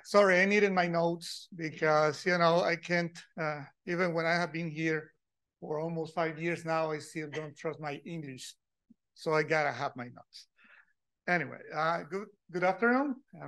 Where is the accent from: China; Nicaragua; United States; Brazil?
Nicaragua; I am from Nicaragua, and I am a cartoonist.